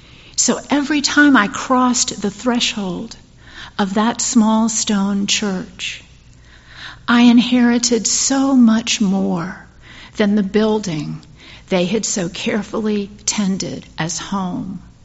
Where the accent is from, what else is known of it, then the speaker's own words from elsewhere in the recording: Lynchburg, Virginia, United States; my best friend and I visited the First Unitarian Church in my hometown of Lynchburg, Virginia.